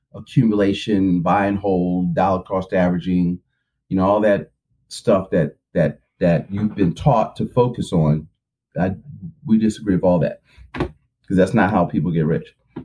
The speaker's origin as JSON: {"language": "English", "town": "Philadelphia", "region": "Pennsylvania", "country": "United States", "said": "I'm from Philly, right?"}